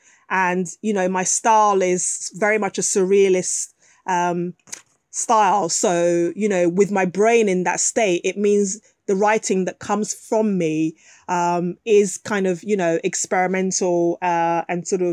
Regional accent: Nigeria; So completely different to what Nigeria's like, which is my home country.

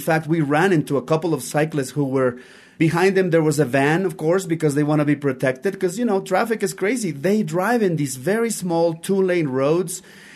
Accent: Mexico; And, you know, I'm from Mexico, but who cares? I'm a Latin American, and all Latin America is celebrating this amazing win

